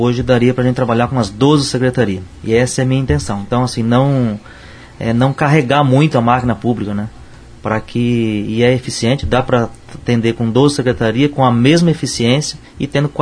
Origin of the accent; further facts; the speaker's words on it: Paiçandu, Paraná, Brazil; A minha família chegou ali no Distrito de Água Boa em 1957. Então, Água Boa é a minha terra, onde eu nasci, né, em Paissandu, nossa cidade.